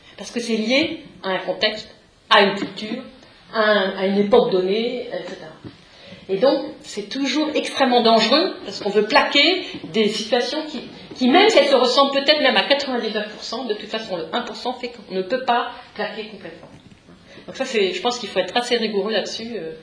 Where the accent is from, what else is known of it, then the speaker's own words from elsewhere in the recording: France; chez nous en France